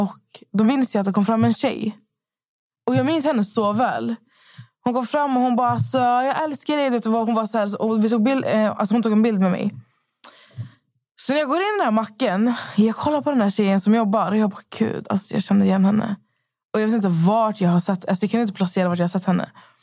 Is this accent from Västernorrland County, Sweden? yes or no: no; Skövde, Västra Götaland County, Sweden; Jag var ju hemma i Skövde i 4 dagar.